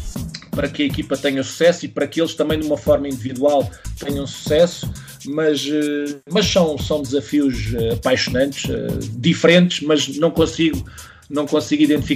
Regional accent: Algarve, Portugal; não posso deixar de dizer que sou algarvio e gosto muito do Algarve

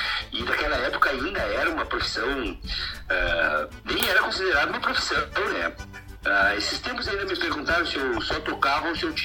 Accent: Cacequi, Rio Grande do Sul, Brazil; nasci em Caciqui, fronteira oeste, né, e muito cedo me interessei pela música

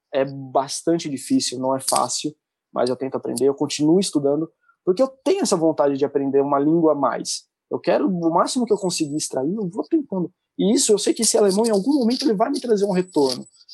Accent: Limeira, São Paulo, Brazil; Cara, eu sou de Limeira, uma cidade interior, pouco mais de 300 mil habitantes

